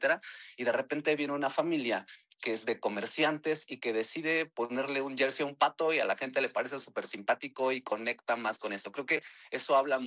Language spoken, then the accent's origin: Spanish; Mexico; Cuando digo soy mexicano, a la gente se le dibuja una sonrisa.